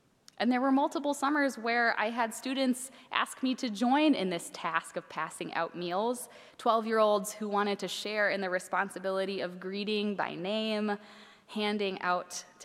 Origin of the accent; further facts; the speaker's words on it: Minneapolis, Minnesota, United States; In my hometown of Minneapolis this week, interfaith clergy won a lawsuit against the Department of Homeland Security